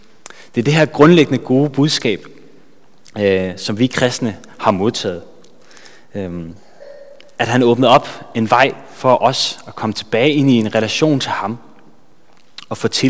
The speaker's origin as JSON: {"language": "Danish", "region": "Jutland", "country": "Denmark", "said": "Og så er jeg fra Jylland. Så hvis der er noget, I ikke forstår, så kan det være derfor."}